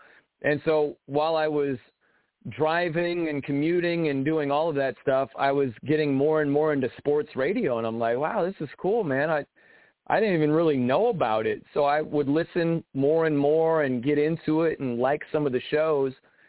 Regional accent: South Bend, Indiana, United States; now in Indianapolis, United States; went back to South Bend and had my first job in my hometown.

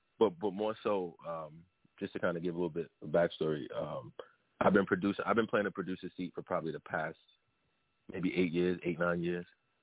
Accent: New Jersey, United States; repping North New Jersey. Repping Jersey as a whole, but I'm born and raised in North, so I say that first.

